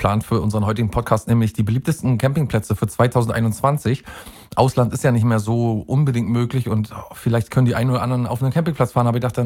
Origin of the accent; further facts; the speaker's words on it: Mecklenburg-Vorpommern, Germany; Genau gesagt, da, wo ich herkomme, nämlich in Mecklenburg-Vorpommern.